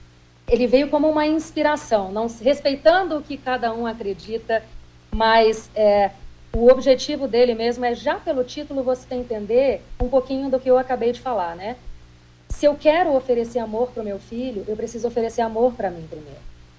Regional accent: Boa Vista, Roraima, Brazil; eu sou natural do Norte.

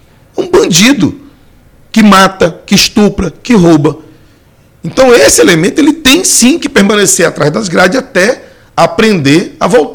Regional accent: Brazil; Nós, enquanto brasileiros, temos que começar a discutir o que a gente quer para a nação.

